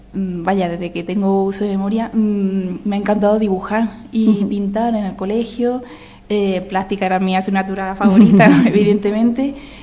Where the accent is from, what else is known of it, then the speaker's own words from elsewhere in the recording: Granada, Andalusia, Spain; also born or lived in Germany; now in Priego de Córdoba, Spain; yo nací en Alemania, pero con un año me vine para aquí. Y en Granada pues he pasado mi juventud. Y por temas de trabajo ya llevo viviendo en Priego desde 2013.